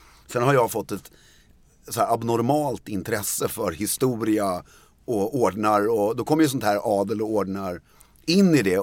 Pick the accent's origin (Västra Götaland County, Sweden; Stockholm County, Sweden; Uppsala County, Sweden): Stockholm County, Sweden; Stockholm; Pappa kommer från Halmstad. Eller det beror, han är född i Stockholm. Så jag är uppvuxen på Karlaplan och gått på Lundsberg och hela den där grejen.